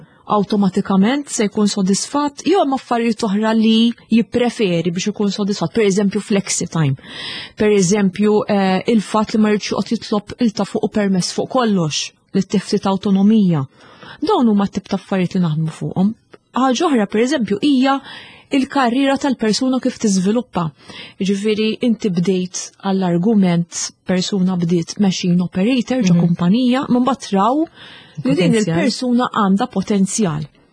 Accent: Fgura, South Eastern Region, Malta; jena trabbejt il-fgura wara ħalġdid fil-fatt

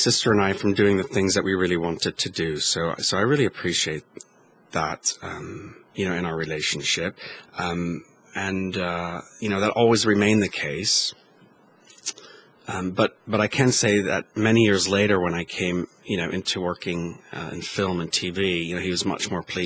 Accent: Kuwait; now in United States; We moved from Kuwait, which is a desert, of course, to Pennsylvania, which is sort of rolling green hills.

